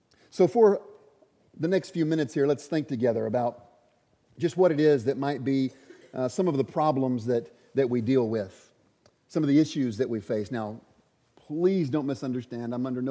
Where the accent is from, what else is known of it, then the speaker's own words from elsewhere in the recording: Oklahoma, United States; I didn't take this picture, but growing up in Oklahoma, I feel like I probably could have at one point or another.